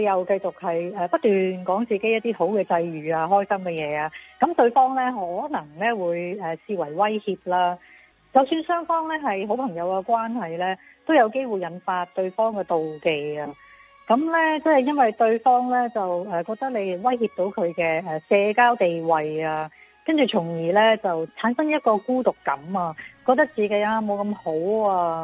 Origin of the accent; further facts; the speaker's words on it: Hong Kong; 咁咧就我哋香港人咧，成日好中意讲话